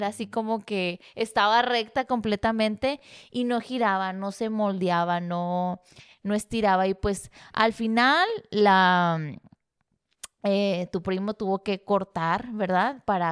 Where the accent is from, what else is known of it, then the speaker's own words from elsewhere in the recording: Mexico; Al ahí se va, como todo mexicano, sí.